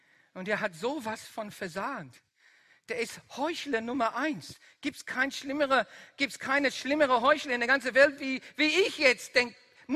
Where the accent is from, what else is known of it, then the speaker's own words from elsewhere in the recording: Netherlands; accent: Dutch; German is a second language; weiter ist mein holländischer Akzent